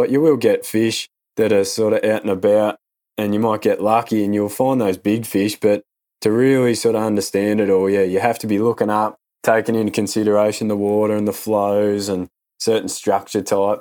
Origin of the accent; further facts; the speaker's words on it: Australia; I grew up on the Murray River just downstream of Lake Malwala, and we always used to fish the river as a kid.